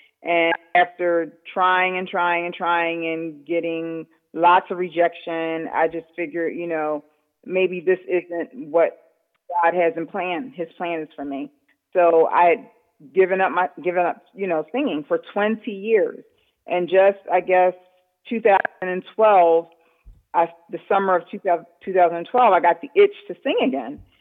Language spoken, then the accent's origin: English; Philadelphia, Pennsylvania, United States; I've lived here in Philly all my life and have been singing since probably I could talk. But that's where, you know, I grew up in Philadelphia.